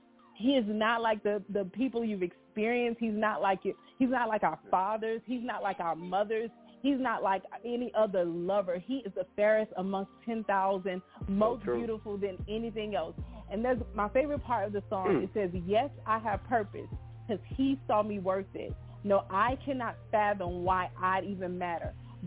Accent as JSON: {"language": "English", "town": "Hammond", "region": "Louisiana", "country": "United States", "said": "Yeah, I'm from Hammond, Louisiana. I'm a PK. … from the Cathedral of Prayer and Deliverance here in Louisiana."}